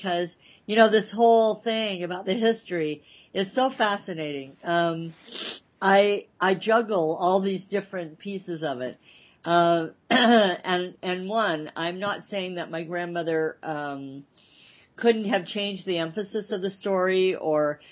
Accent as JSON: {"language": "English", "country": "United States", "said": "because I'm American"}